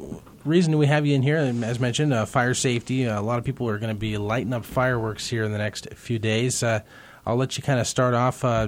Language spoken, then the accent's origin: English; Kansas City, Kansas, United States; I grew up in the Kansas City area, and I remember distinctively there's a lot of cities around there, especially in Johnson County.